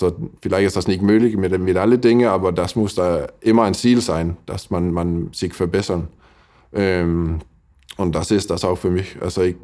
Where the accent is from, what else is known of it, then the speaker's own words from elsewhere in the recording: Denmark; German is a second language; now in Flensburg, Germany; umziehen zu Flensburg als Däne. Und das war auch schnell, dass ich mir hier wohnt gefühlt.